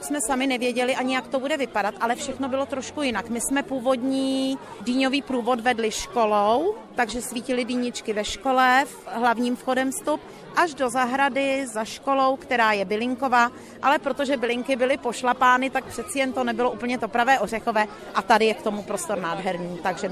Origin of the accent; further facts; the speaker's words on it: Vlachovo Březí, South Bohemian Region, Czechia; Samozřejmě ve Vlachově Březí, kde jsem se narodila, odkud pocházím a kde žiju celý život.